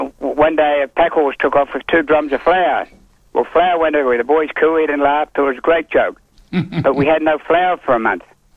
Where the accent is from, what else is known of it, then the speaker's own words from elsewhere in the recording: Cherbourg, Queensland, Australia; born there; Well, originally I was born in Cherbourg, and I got taken away as a youngster